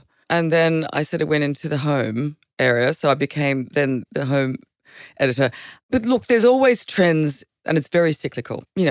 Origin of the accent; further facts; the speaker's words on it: Queensland, Australia; also born or lived in Stanthorpe, Australia / Western Sydney, Australia; I grew up in Queensland. I was, you know, I was Gold Coasting when it was a single lane highway from Brisbane to the Gold Coast. And, you know, we lived on a farm in Stanthorpe